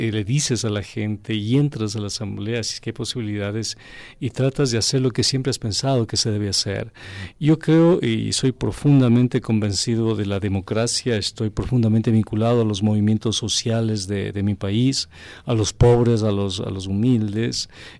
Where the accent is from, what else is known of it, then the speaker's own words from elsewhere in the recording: Quito, Pichincha, Ecuador; para mí también como quiteño, como parte de esta ciudad